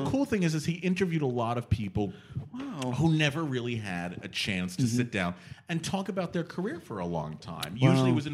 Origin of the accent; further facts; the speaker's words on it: Syracuse, New York, United States; I grew up in Syracuse. My mother was a coal miner. My father was invisible.